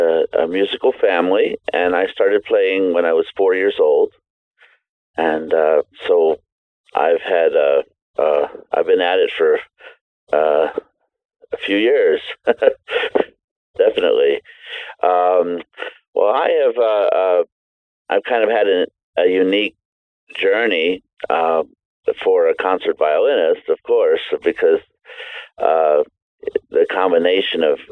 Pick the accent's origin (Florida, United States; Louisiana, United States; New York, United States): Louisiana, United States; I'm originally from Louisiana. I come from a Jewish background, but secular, not real religious.